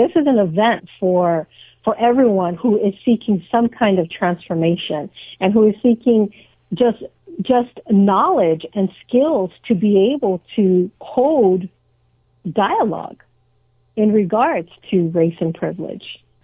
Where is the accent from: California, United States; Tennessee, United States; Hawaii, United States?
Hawaii, United States; I was born and raised in Hawaii. I lived here in Washington State since 1983.